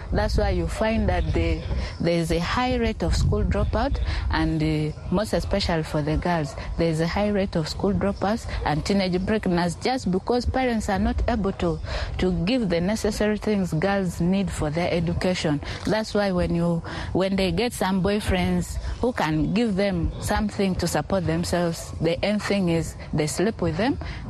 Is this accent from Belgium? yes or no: no; South Sudan; now in Uganda; a refugee from South Sudanese. I come from Arewa 1 cluster, Bidibidi settlement, Zone 5.